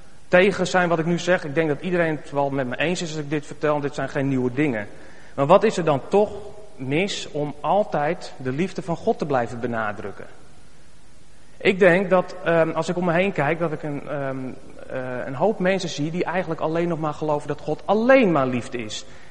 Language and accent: Dutch; North Holland, Netherlands; accent: West Frisian; Ik ben geboren getogen in Skagen. En dat zullen jullie dus ook af en toe best wel eens merken aan mijn accent.